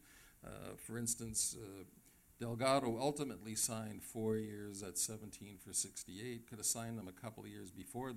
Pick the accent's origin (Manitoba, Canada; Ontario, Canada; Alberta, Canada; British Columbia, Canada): Ontario, Canada; Toronto; I'm a Canadian, a Torontonian, and I love being here